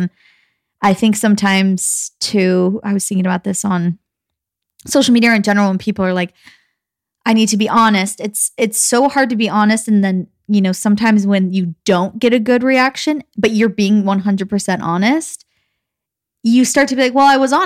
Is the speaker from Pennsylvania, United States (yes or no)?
no; Gilbert, Arizona, United States; I mean, we grew up again in Gilbert, Arizona, which is highly populated with Mormons, but not as much as Utah.